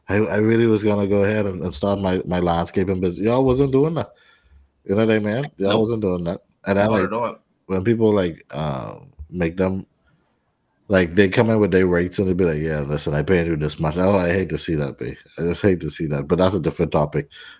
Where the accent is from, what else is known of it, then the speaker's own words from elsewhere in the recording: Bahamas; Like, I'm from the Bahamas, bro.